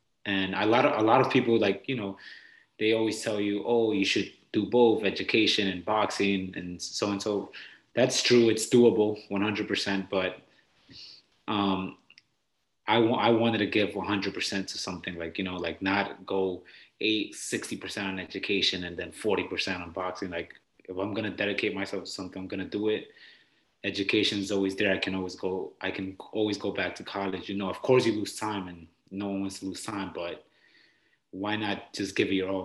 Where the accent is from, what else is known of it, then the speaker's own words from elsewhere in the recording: New York, United States; now in Los Angeles, United States; I was born and raised in New York, in Harlem specifically, and now, you know, just chasing the dream out here in LA.